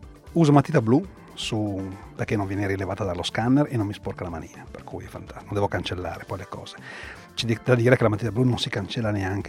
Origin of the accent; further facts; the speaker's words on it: Milan, Lombardy, Italy; Io sono di Milano, sono a 10 minuti da Bonelli.